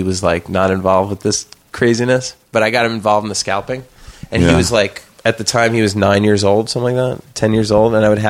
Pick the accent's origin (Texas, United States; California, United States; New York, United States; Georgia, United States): New York, United States; Queens; Forest Hills, which is like a... it's upper middle class for a lot of people, but then there's this lower middle class section of it that I grew up in.